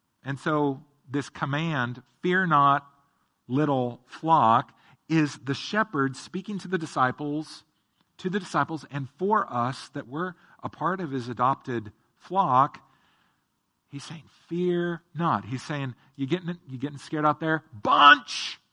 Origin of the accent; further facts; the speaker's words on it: Eugene, Oregon, United States; when you drive Interstate 5 from Portland to where I grew up in Eugene, the Eugene-Springfield area, it's very flat in that area